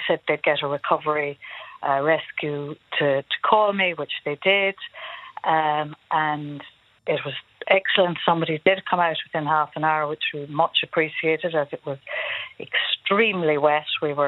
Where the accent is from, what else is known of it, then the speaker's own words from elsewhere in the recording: Spanish Point, Munster, Ireland; now in Brussels, Belgium; I'm from County Clare, but I live in Brussels. I'm from Spanish Point.